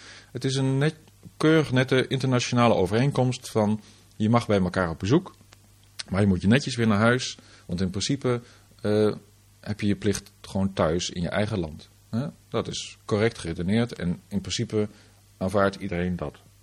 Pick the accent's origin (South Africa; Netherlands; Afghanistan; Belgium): Netherlands; Wij zijn Nederlanders en wij willen werk hebben en wij willen saamhorig zijn.